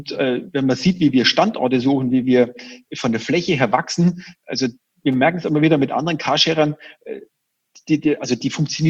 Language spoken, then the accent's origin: German; Augsburg, Bavaria, Germany; da ist man natürlich als Augsburger mit einem gewissen Geoinformationssystem